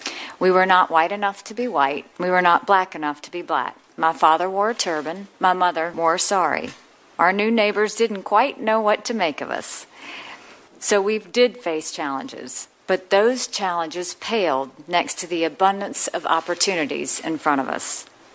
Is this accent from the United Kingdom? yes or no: no; Bamberg, South Carolina, United States; born there; I was born in Bamberg, South Carolina, the daughter of immigrant parents from Punjab, India.